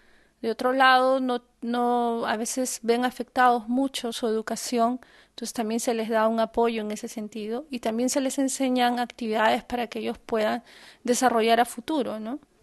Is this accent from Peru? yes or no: yes; Peru; now in Cologne, Germany; yo vengo de Perú y en estos momentos me encuentro en Alemania con una amiga argentina, Valentina. Ahorita estoy en Colonia